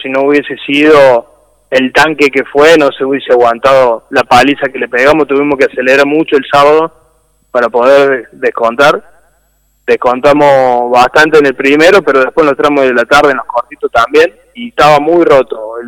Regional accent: Río Ceballos, Córdoba, Argentina; en Río Ceballo, de donde yo soy.

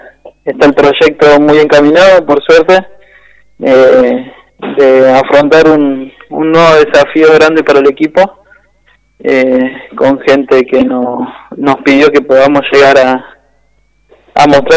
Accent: Argentina; acá como buenos argentinos tenemos una gran ayuda de nuestros sponsors

